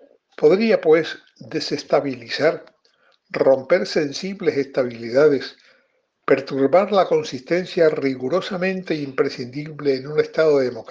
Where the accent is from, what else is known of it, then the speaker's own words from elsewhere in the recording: Gáldar, Canary Islands, Spain; Pasó algo así como lo que en mi pueblo, Galdar, se llama tener al otro trincado por el fondajo.